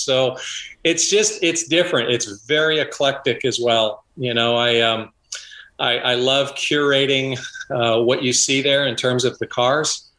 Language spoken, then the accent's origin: English; California, United States; Lived on the Monterey Peninsula my entire life.